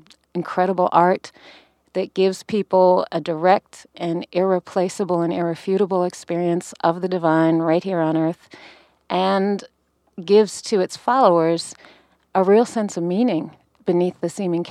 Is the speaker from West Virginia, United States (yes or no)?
no; Maine, United States; also born or lived in Connecticut / New York; I grew up in Maine and in Connecticut. I went to college in New York for a while